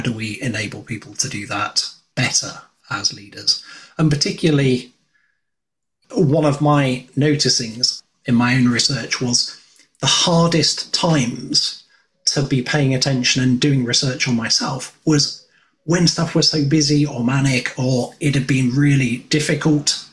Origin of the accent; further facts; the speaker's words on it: United Kingdom; It's probably the fact that you're a Dutchman and I'm a Brit.